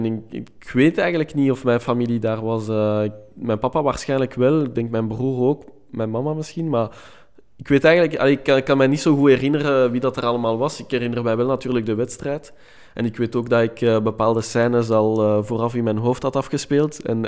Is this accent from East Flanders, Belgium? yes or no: no; Anderlecht, Brussels-Capital Region, Belgium; also born or lived in Molenbeek; now in Strombeek, Belgium; Ik ben opgegroeid, ik ben geboren in Anderlecht. En ik heb 6 jaar in Molenbeek gewoond. En dan zijn we verhuisd naar Strombeek. Dat is aan de rand van Brussel. En nu woon ik nog steeds in Strombeek